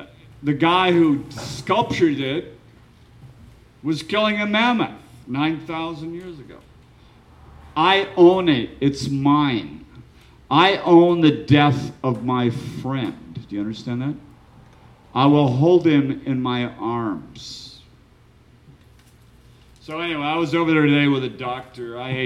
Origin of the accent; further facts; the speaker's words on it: Oregon, United States; And I grew up on High Rocks, Clackamas River, but I'll tell you something, nobody can have it.